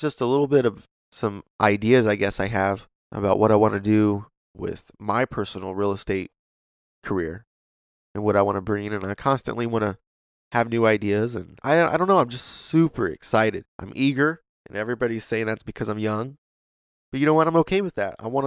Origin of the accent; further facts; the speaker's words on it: Galion, Ohio, United States; when people ask where I'm from, I don't say, I'm from Galleon, Ohio. It's, you know, about an hour north of Columbus, right around Mansfield, Ohio, if you ever heard of that.